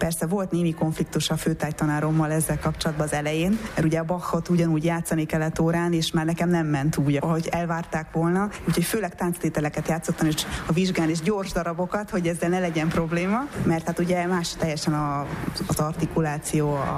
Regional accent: Heves, Hungary; én egy kis városból származom, Hevesről, Heves megyéből, és a gyerekkorom ott töltöttem, ott kezdtem el hegedülni

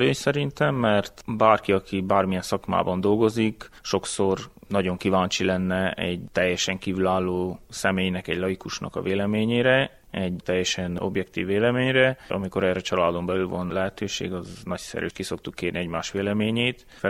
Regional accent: Gheorgheni, Harghita, Romania; egy egész jó közösség van, síző közösség a szülővárosomon, Gyergyószám Miklóson

